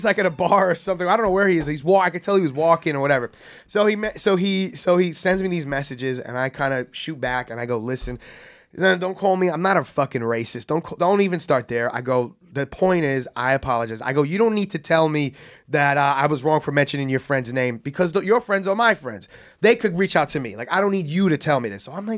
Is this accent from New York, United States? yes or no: yes; Bronx, New York, United States; But you must not be from the Bronx like I'm from the Bronx because we don't say people's names.